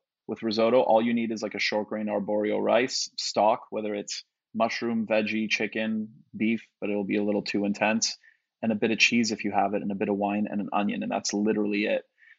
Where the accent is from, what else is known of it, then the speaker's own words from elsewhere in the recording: Canada; I'm Canadian and we have Thanksgiving in Canada, but it's a month earlier